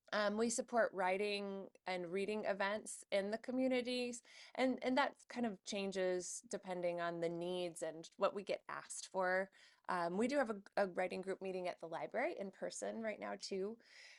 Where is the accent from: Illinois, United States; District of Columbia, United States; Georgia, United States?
Illinois, United States; Chicago; moved away as an adult; also born or lived in Portland; now in Astoria, United States; But I grew up in Chicago and spent a couple decades in Portland before I was lucky enough to land in Astoria.